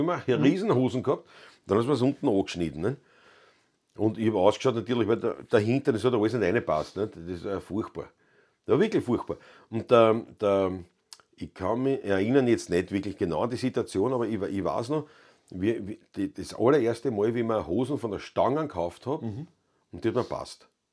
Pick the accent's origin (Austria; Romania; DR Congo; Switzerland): Austria; Ottakring, Vienna; wir sind beide in Otterkring aufgewachsen und haben keine Schlägerei